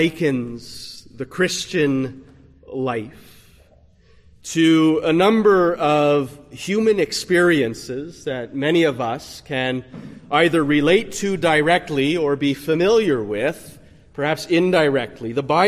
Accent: Canada; also born or lived in United States; I am from Canada, where my home is, where my wife is, where my family and my church and all of the comfortable trappings of familiarity were

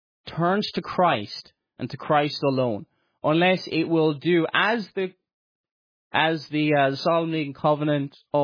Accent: Ireland; I'm Irish and living in Ireland, the Republic of Ireland, just south of the border with Northern Ireland.

